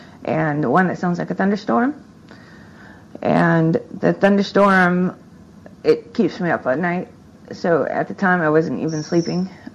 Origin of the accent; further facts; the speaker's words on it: Midwest, United States; I'm from the Midwest. We lived in the snow as a kid.